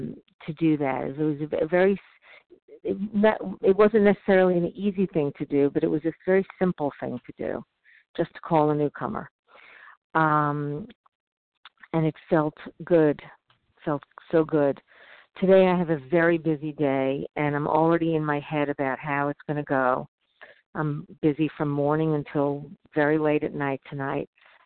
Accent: New York, United States; now in Southern California, United States; I live in Southern California, although I'm from New York originally, which is what you hear in my voice.

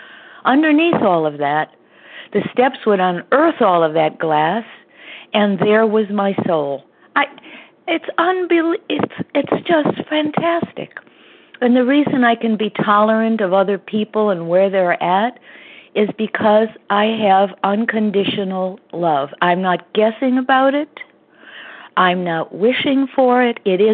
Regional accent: Connecticut, United States; from Connecticut, and I'm a recovered compulsive overeater

